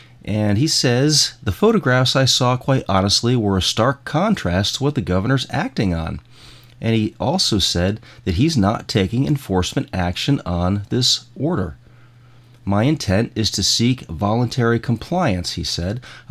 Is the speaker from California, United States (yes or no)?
no; Connecticut, United States; born there; moved away; I was born in Connecticut. I've relayed that to you before. It's just that I moved down here and I became naturalized